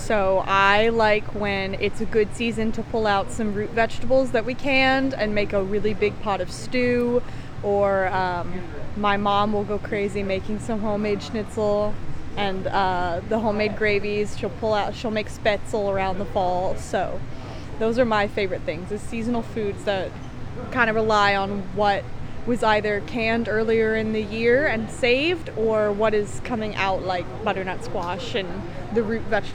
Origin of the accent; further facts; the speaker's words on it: Cullman, Alabama, United States; I'm from Cullman, Alabama